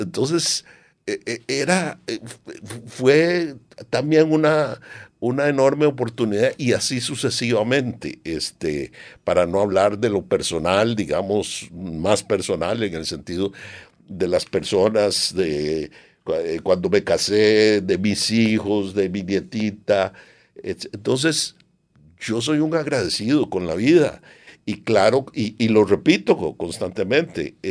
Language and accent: Spanish; Costa Rica; si mi abuelo se quedó en Costa Rica y yo nací en Costa Rica?